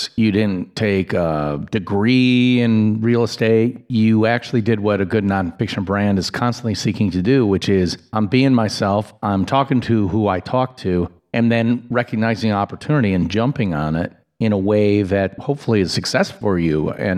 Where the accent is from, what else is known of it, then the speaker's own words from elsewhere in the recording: Wisconsin, United States; also born or lived in Chicago; in terms of growing up in Wisconsin and wanting to get out of Wisconsin as quickly as possible. Spend a bunch of time bopping around the United States, several different metro areas in my case, ending up for a long period of time in Chicago